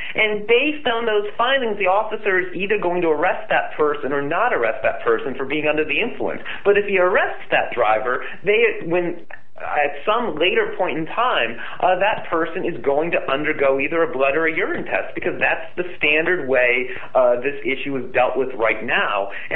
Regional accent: Connecticut, United States; And for those that may not know, I grew up in Connecticut. I'm a graduate of high school in Connecticut

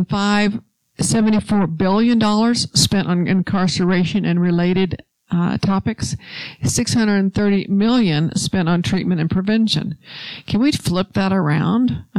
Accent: Houston, Texas, United States; In my hometown of Houston, which is where I spend most of my time

